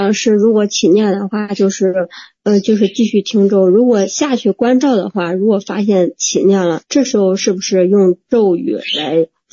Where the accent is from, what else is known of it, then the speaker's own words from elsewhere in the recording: Luoyang, Henan, China; 我是洛阳的